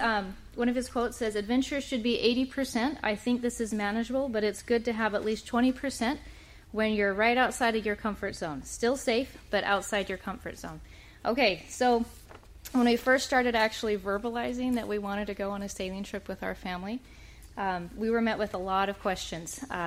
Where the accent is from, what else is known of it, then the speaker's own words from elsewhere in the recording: Idaho, United States; I don't know if we told you, but I grew up in Idaho, a landlocked state.